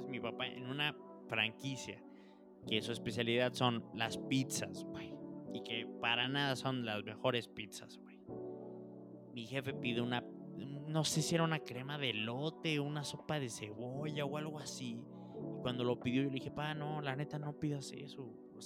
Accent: Yecapixtla, Morelos, Mexico; born there; a Yecapixtla, que es el pueblo donde yo nací

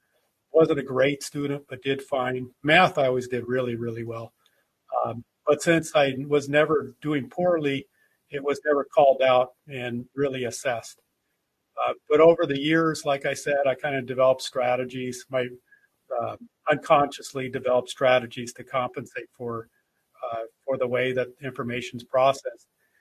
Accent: Santa Clarita, California, United States; I'm from the LA area, so I've lived in the Los Angeles area my whole life. I grew up in Santa Clarita

